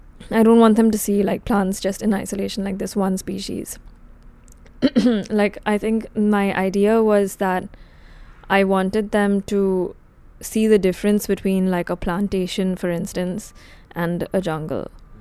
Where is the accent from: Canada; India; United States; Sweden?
India; I grew up in India, and we were a former British colony, and a lot of the books that we read were from England rather than from India